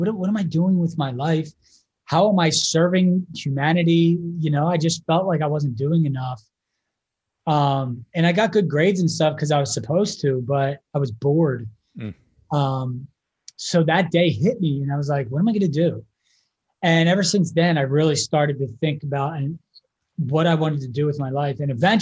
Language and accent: English; Philadelphia, Pennsylvania, United States; Well, let's see. I grew up in Philadelphia. And I always kind of felt like I wanted to go bigger.